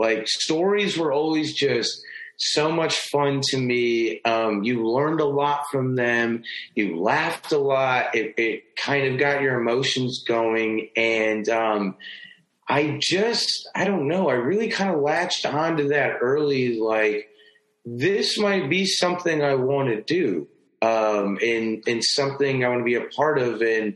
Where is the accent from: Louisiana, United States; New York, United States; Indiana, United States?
New York, United States; Syracuse; there's a movie studio now in Syracuse, like, in my hometown